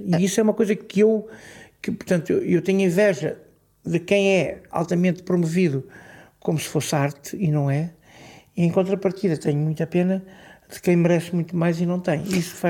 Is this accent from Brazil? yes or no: no; Portugal; born there; Aqui no país onde eu nasci, onde eu estou, onde eu continuo a cantar e a lutar